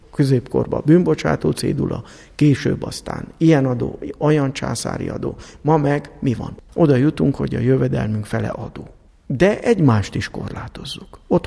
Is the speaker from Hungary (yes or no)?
no; Apața, Brașov County, Romania; Brassó megyéből, Apácáról.